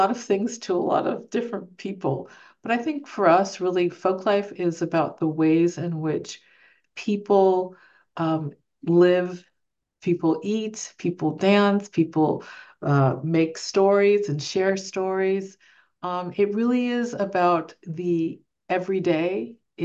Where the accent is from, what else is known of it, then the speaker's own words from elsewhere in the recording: California, United States; and they're from my home state of California.